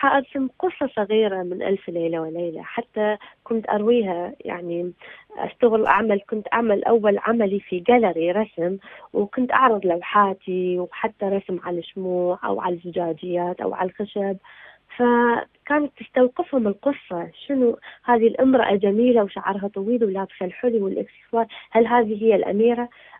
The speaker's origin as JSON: {"language": "Arabic", "country": "Iraq", "lives_now": "Germany", "said": "كل عمل أخطو به في ألمانيا يقترن اسمي بالعراق، يقدموني كعراقية."}